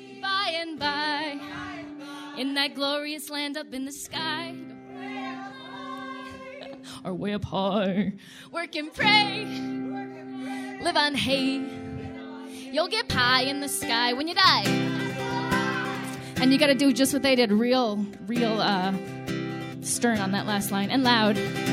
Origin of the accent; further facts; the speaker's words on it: Minnesota, United States; I know we're Minnesotan, but we can be brave.